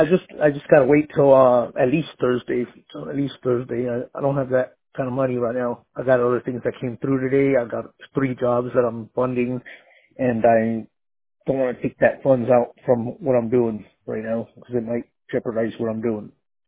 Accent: Burbank, California, United States; I grew up in Burbank, but I spent a little bit of time like Sun Valley, North Hollywood, just the valley.

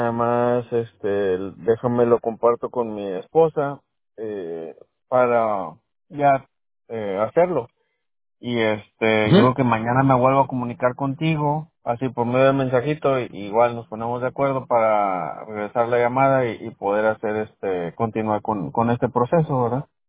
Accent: Mexico; born there; Yo nací en México.

